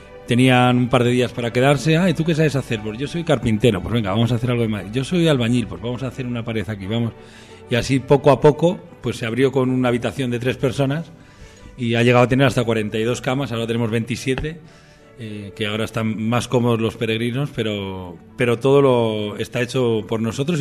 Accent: Santander, Cantabria, Spain; No, yo soy de Santander. Uh-huh. Soy de Santander.

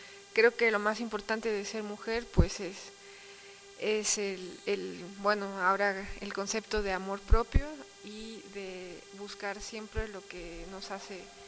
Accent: San Cristóbal de las Casas, Chiapas, Mexico; soy de San Cristóbal de las Casas, Chiapas

